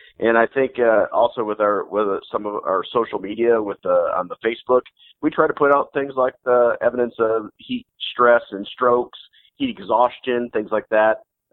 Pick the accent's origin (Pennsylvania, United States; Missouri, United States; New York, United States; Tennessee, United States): Missouri, United States; because, you know, we're from Missouri and things like that.